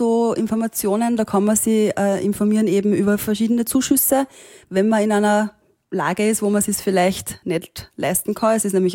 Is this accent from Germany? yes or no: no; Austria; born there; Gott sei Dank bin ich in Österreich geboren.